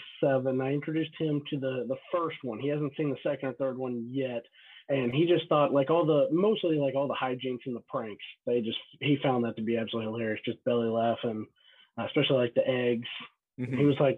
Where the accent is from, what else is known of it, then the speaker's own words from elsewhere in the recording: Kentucky, United States; now in Dayton, United States; So like you just mentioned, born and raised in Kentucky, but my wife and I, we met in college at the University of Kentucky.